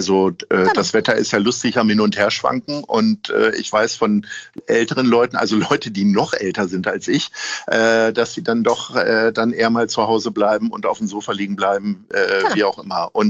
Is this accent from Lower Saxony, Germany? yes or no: yes; Lower Saxony, Germany; moved away; Zumindest in meiner alten Heimat Niedersachsen waren die Zeitungen immer voll mit Motorradunfällen.